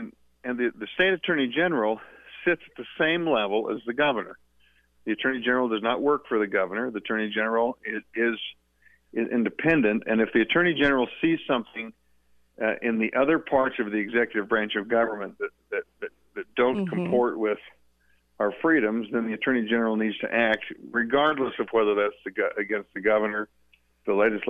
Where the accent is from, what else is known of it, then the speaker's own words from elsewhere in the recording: Cedar City, Utah, United States; I'm from Cedar City, and I've been practicing law for 30 years.